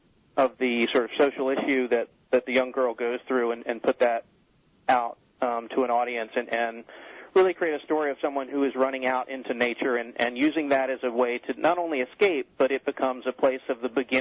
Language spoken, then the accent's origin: English; Atlanta, Georgia, United States; now in Manhattan, United States; I'm from Atlanta originally.